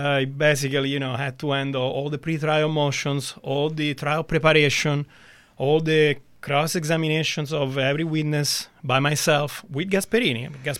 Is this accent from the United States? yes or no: no; Rome, Lazio, Italy; English is a second language; Like me, Gasparini was born and raised in Rome.